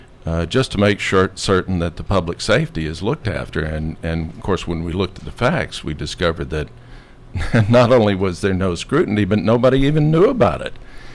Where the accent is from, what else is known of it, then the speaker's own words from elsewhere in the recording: Franklin, United States; So I'm from Franklin.